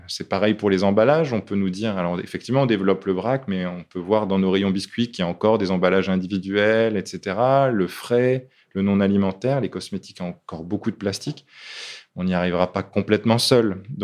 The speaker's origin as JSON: {"language": "French", "town": "Lille", "region": "Hauts-de-France", "country": "France", "said": "Je suis lillois au départ, oui. Et donc, toujours même, dans le cœur, ce n'est pas qu'au départ."}